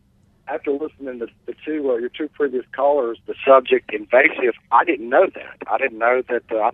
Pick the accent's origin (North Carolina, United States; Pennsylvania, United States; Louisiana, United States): North Carolina, United States; Winston-Salem; And when you're here in my hometown of Winston-Salem